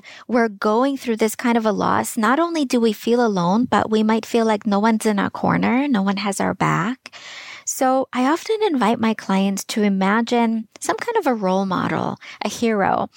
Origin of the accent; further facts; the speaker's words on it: Ukraine; I was born and raised in Ukraine.